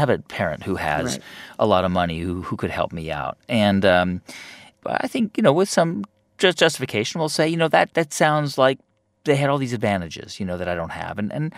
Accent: California, United States; Yeah, I grew up in Southern California.

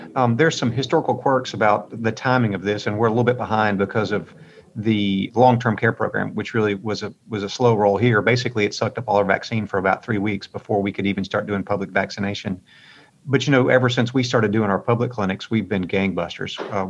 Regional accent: the South, United States; You know, I'm from the South. A great deal of my family and friends are more on the right side of the spectrum.

